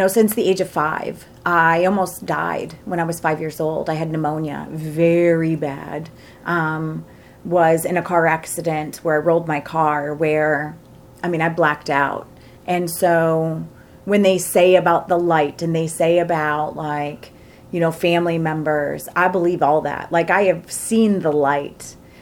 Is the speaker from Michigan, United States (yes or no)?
yes; Michigan, United States; Michigan.